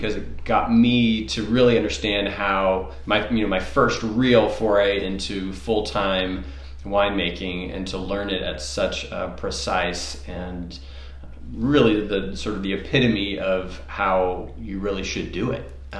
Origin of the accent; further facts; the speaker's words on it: Berkeley, California, United States; I was born in Berkeley, California, so not too far away, not quite wine country, but close proximity. So I grew up sort of close to wine, but wasn't a winemaking family.